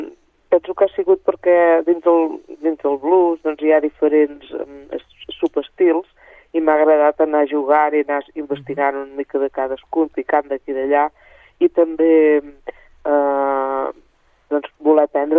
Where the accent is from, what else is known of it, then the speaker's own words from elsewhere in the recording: Sant Quirze de Besora, Catalonia, Spain; que és el meu poble, Sant Quirze de Besora